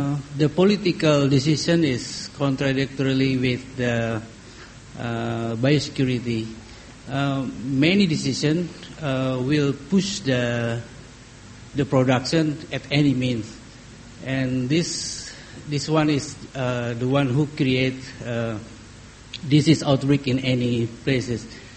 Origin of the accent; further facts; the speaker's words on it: Indonesia; English is a second language; from Indonesia.